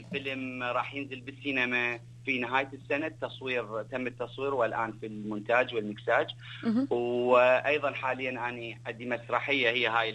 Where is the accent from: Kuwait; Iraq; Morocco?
Iraq; also born or lived in Iran; now in Australia; لأنه أنا عراقي ولادة إيران بعد ولادة في الحرب الإيرانية العراقية. واضطرينا أنه نهاجر ونجي لأستراليا